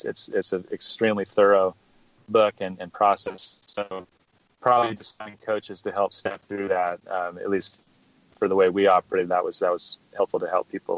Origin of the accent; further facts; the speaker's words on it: Oregon, United States; but I grew up mostly in Oregon, so I went to school, kind of in state